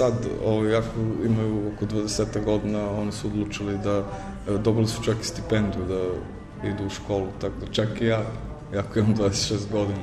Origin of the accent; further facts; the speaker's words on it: Niš, Nišava District, Serbia; ja sam inače iz Niša